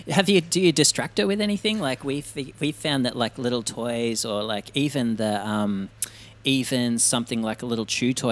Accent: Australia; especially growing up in Australia. Like, everybody grows up by the ocean or there's a swimming pool in somebody's backyard.

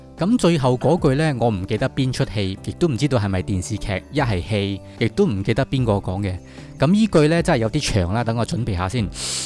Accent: Malaysia; 咁我就讲我系马来西亚人。

